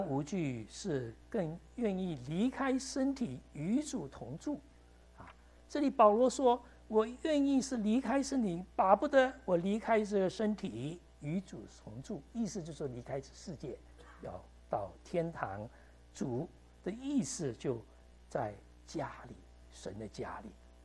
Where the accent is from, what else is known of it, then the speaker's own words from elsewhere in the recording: Malaysia; moved away as an adult; now in United States; 我以前在美国开始的时候念书的时候，大概在美国八年才回家。哦，我是马来西亚来的。